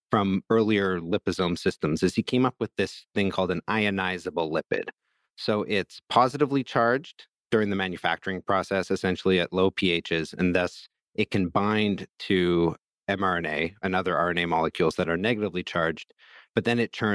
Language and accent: English; Vancouver, British Columbia, Canada; my hometown of Vancouver